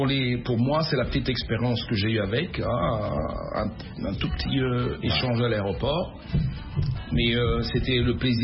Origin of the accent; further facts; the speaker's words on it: DR Congo; notre pays à ce moment-là, le Zaïre, on est des Zaïres.